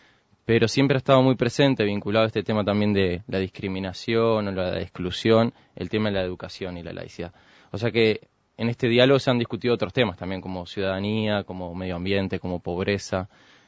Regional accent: Uruguay

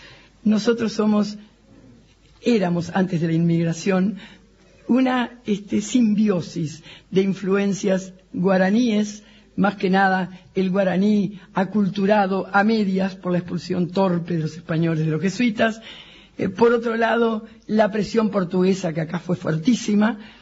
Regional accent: Montevideo, Uruguay; born there; nací en Montevideo, pero elegí Salto.

